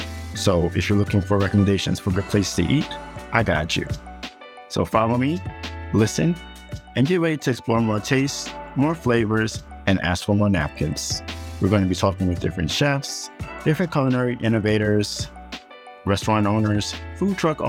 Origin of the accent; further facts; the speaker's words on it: Brooklyn, New York, United States; We're both from Brooklyn